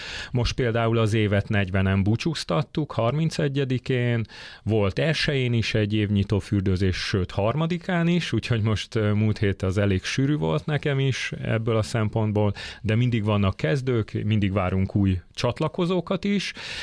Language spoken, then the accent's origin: Hungarian; Veszprém, Veszprém County, Hungary; Persze, én veszprémi vagyok születésem óta, kis kitérőkkel ezt szoktam mondani.